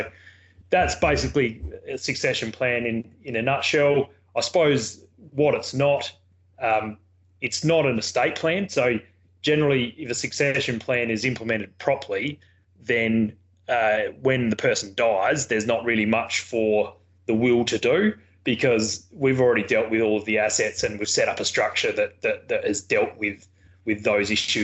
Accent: Port Lincoln, South Australia, Australia; I guess starting from the start, I grew up in Port Lincoln.

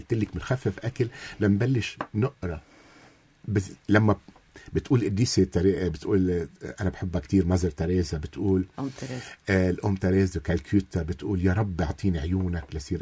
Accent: Beqaa, Lebanon; هو بيكون مثلا من الشمال انا من البقاع

